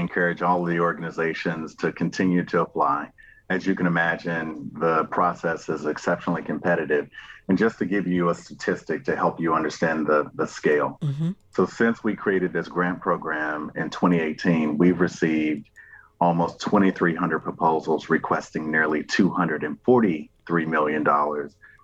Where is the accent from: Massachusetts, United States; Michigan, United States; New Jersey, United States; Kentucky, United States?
Kentucky, United States; I was invited to conduct a statewide inventory of historic Rosenwald schools in my home state of Kentucky.